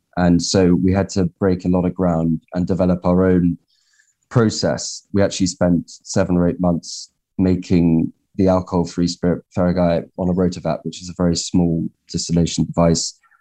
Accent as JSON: {"language": "English", "region": "South West England", "country": "United Kingdom", "tie": "born or raised there", "said": "and I was brought up in Cornwall in the west of the UK."}